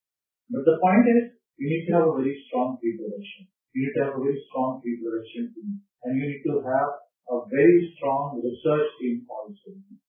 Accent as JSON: {"language": "English", "town": "Dalvi Agra", "region": "Chhattisgarh", "country": "India", "said": "I'm from Chhattisgarh, a very small place called Dalvi Agra, which is an iron ore mountain, civilized town."}